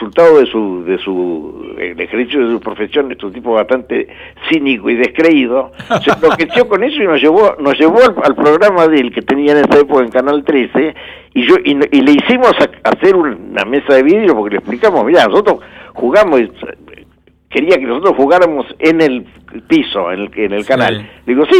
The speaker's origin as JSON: {"language": "Spanish", "region": "Buenos Aires", "country": "Argentina", "tie": "born or raised there", "said": "Yo me crié en Colegiales, en la calle Jorge Newbery."}